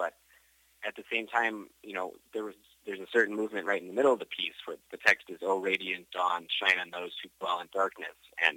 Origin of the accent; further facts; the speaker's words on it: Buffalo, New York, United States; Yeah, so I grew up in Buffalo, New York, and I started playing piano when I was 10 years old.